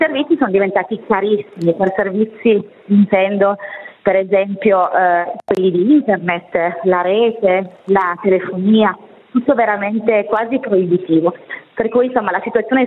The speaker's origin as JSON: {"language": "Italian", "town": "Mashhad", "region": "Razavi Khorasan", "country": "Iran", "tie": "born or raised there", "said": "Adesso sono vicino al Mar Caspio, a nord a Rasht, nella città di Rasht, e mi sposterò però per la prossima volta nella mia città natale, cioè Mashhad, sempre a nord, però a nord-est."}